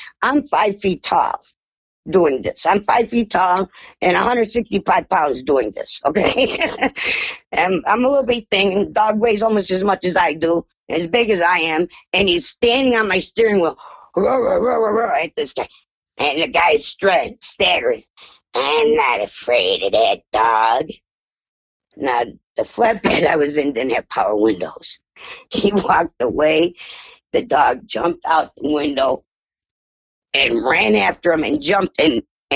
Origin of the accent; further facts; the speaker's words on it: Chicago, Illinois, United States; accent: Chicago; I don't know, my Chicago accent kind of sounds terrible.